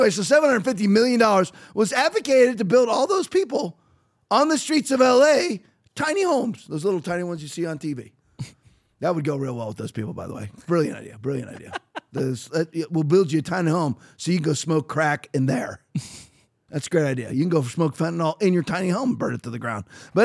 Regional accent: Redondo Beach, California, United States; born there; And I was born in California, Redondo Beach, California. I'm just telling you, I'm a military brat. My dad was a career naval officer.

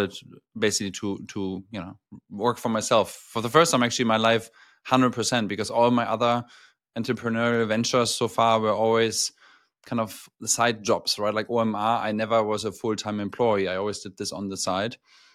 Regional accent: Hamburg, Germany; So yeah, I'm from Hamburg originally, studied in Cologne, went back to Hamburg afterwards

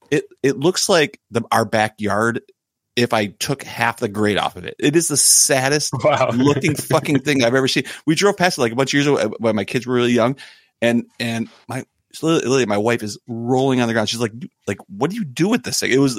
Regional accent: Chicago, Illinois, United States; where I grew up in Chicago, we had a sledding hill by our house

